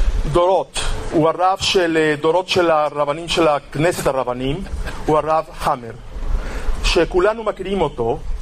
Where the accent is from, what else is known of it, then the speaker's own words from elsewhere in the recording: Mexico; accent: North American; Hebrew is a second language; אני ממקסיקו, אתה מאורוגוואי, יש הבדל. והמבטע שלי לא דרום אמריקאי, אני צפון אמריקאי